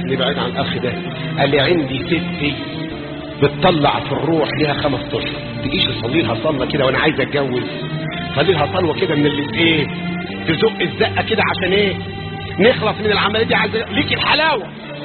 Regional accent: Upper Egypt, Egypt; احنا بحكم ان انا صعيدي وانتوا اغلبكم صعايده

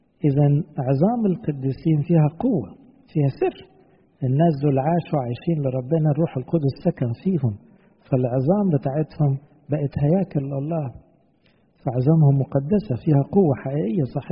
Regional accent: Egypt; احنا مسيحيين، يعني فرعنا أصلا بس كمصريين

